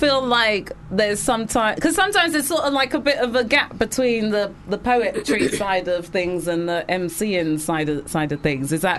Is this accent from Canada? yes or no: no; England, United Kingdom; listen, mate, I'm English.